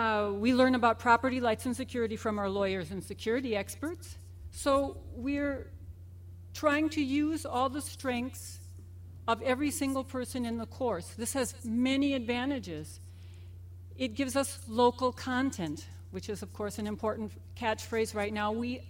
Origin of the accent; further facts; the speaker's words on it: Venezuela; English is a second language; I am a strong advocate of education because I come from Venezuela.